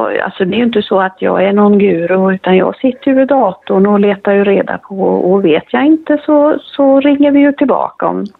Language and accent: Swedish; Varberg, Halland County, Sweden; Ja, det är en orkester som kommer ifrån Varberg. Och det är min hemstad.